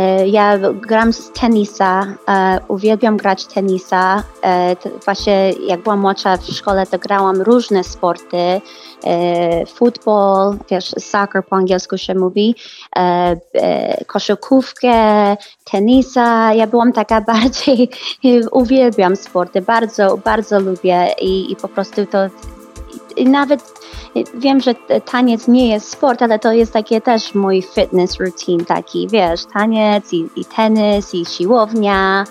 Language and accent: Polish; United States; Polish is a second language; moved away as an adult; now in Poland; jak przeprowadziłam się do Polski, bo ja nigdy tutaj nie mieszkałam i ja się urodziłam w Stanach i całe życie mieszkałam w Stanach